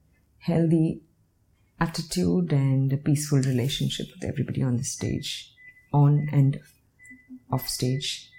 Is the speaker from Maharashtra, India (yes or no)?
yes; Mumbai, Maharashtra, India; growing up in Bombay helped every bit